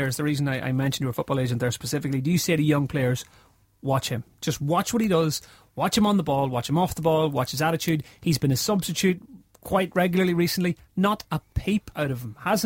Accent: Ireland; Maybe I'm not used to it as an Irishman.

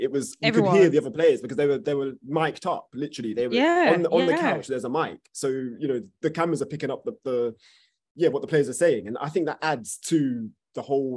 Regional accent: London, United Kingdom; we're both born and bred in London

